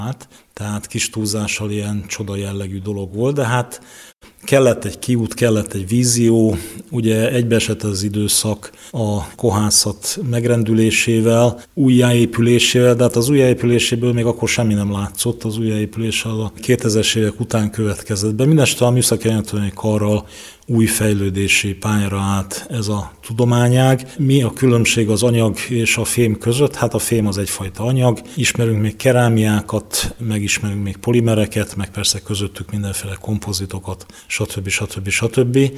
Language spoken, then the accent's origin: Hungarian; Almásfűzitő, Komárom-Esztergom, Hungary; also born or lived in Tatabánya; Tatabányán ugyan megszülettem, de Almásfűzitőn egy vegyipari kohászati gyárnak a lakótelepén nőttem fel